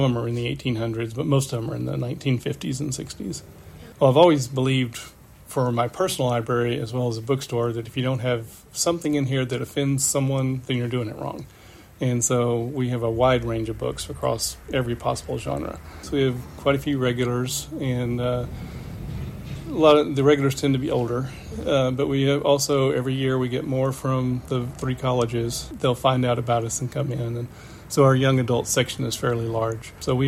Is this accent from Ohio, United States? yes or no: no; Dallas, Texas, United States; Growing up in Dallas, we had half-price books, which was very similar to the style of this bookstore